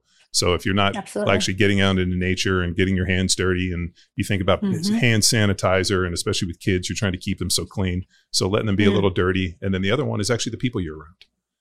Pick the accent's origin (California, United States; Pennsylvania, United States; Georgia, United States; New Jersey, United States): California, United States; no, my grandparents are from Denmark. I grew up in California.